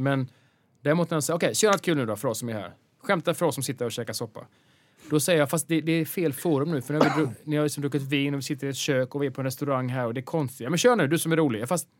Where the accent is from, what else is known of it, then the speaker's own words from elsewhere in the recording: Gothenburg, Västra Götaland County, Sweden; born there; Jag är född i Göteborg, jag måste ju stå upp för...